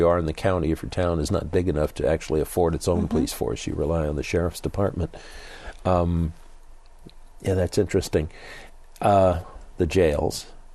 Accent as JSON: {"language": "English", "region": "New York", "country": "United States", "tie": "born there", "said": "I mean, I was born in New York, and New York City sort of dominates the discussion in the state and pretty much the rest of the state."}